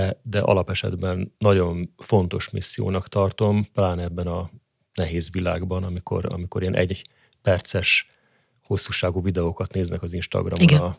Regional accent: Pécs, Baranya, Hungary; Pécsen nőttem föl

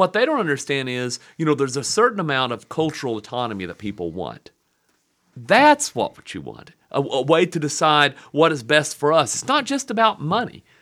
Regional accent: the South, United States; I grew up in the South. I'm a Southerner, and the point is, that's a bad word nowadays.

